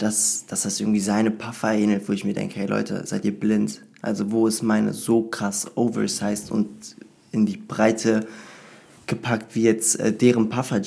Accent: Italy; Ich bin Italiener, bin kein Fashion-Designer, der jetzt für Deutschland Mode kreiert.

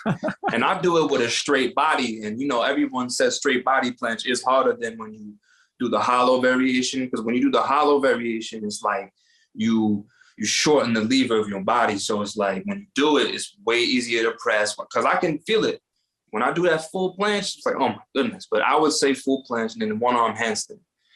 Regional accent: New York, United States; I'm from New York.

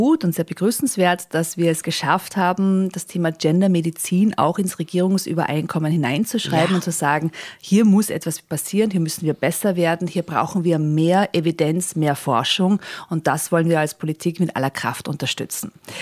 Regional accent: Mondsee, Upper Austria, Austria; Ich bin am Land aufgewachsen in Mondsee

